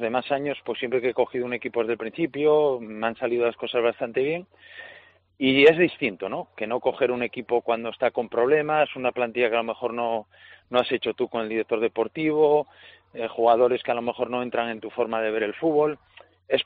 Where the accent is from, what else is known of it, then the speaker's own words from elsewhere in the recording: Gijón, Asturias, Spain; encantado de poder disfrutar siempre de mi tierra cuando no esté trabajando.